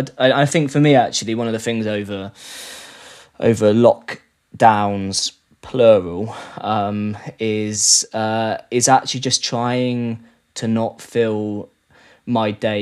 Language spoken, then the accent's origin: English; Blackford, South West England, United Kingdom; also born or lived in Weston-super-Mare; I grew up in Weston-super-Mare only for about 7 years, and my parents moved me and my sister out to a place called Blackford in Somerset, right on the cusp of almost a brow of the Somerset levels, really.